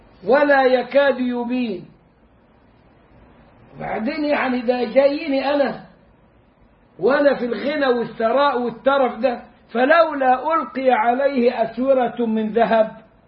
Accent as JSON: {"language": "Arabic", "country": "Egypt"}